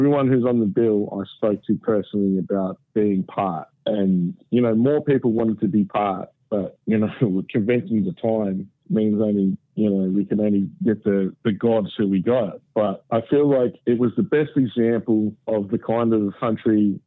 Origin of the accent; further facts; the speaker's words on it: Shepparton, Victoria, Australia; I grew up in Punch of Victoria in Shepparton. It's a one nation national stronghold.